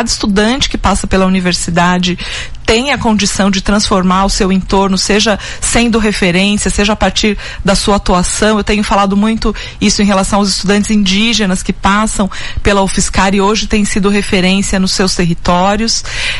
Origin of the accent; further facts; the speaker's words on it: Monte Azul Paulista, São Paulo, Brazil; now in São Carlos, Brazil; eu sou vivi mais tempo aqui do que na minha cidade natal, que é Monte Azul Paulista. Então, me sinto também são carlense.